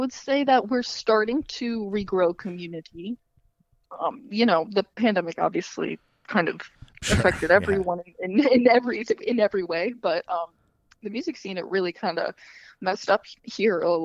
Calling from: Cleveland, Ohio, United States; I am calling from beautiful Cleveland, Ohio.

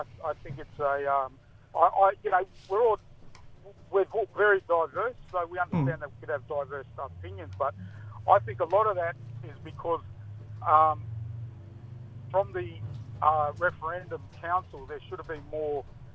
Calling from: Perth, Western Australia, Australia; All around Perth, in and around.

